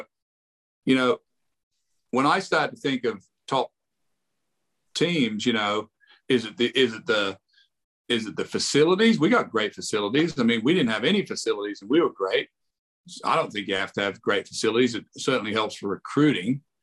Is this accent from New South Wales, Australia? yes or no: yes; Wagga Wagga, New South Wales, Australia; now in United States; We came on the team in 82. I was coming from Australia. He was coming from Sugarland over here.